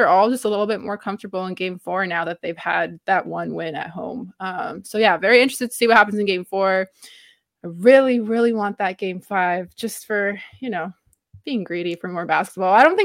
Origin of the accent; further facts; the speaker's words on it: Toronto, Ontario, Canada; I am from Toronto, Canada. I am Canadian.